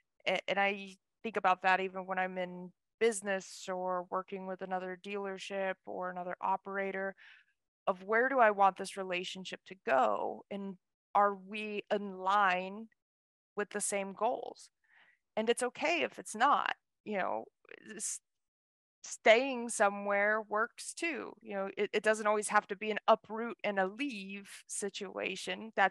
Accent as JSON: {"language": "English", "town": "Tucson", "region": "Arizona", "country": "United States", "tie": "born or raised there", "lives_now": "San Diego, United States", "said": "We were both born and raised in Tucson. Absolutely love it there. But we were just ready to try something new out. And we discovered San Diego."}